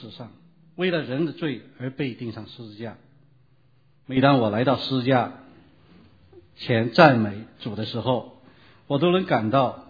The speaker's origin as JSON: {"language": "Chinese", "country": "China", "lives_now": "United States", "said": "我们这些来自中国大陆的人"}